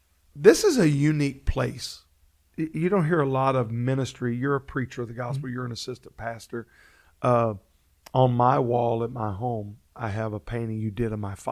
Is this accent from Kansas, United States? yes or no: no; Louisiana, United States; Like, I remember I grew up in Louisiana.